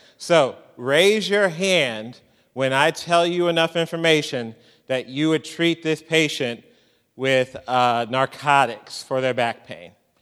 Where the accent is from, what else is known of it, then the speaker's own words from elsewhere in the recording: St. Louis, Missouri, United States; now in Houston, United States; Born and raised in St. Louis, Missouri, got as quickly as I could. I'm down in Houston now